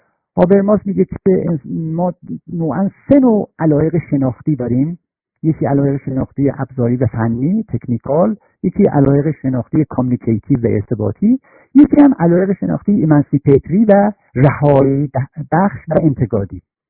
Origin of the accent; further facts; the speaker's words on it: Tabriz, East Azerbaijan, Iran; من در واقع بچه محله بودم، در آغوش محله در شهر، در محله و شهر تبریز مشارکت داشتم، از همون نوجوانی